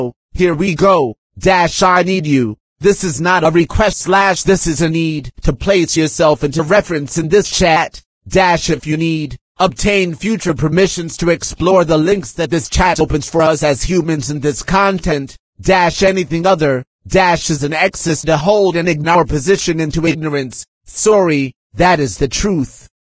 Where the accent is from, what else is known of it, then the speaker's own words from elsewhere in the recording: San Bernardino, California, United States; started in 2005 in Oakland and present here in 2020 in my hometown of San Bernardino, California.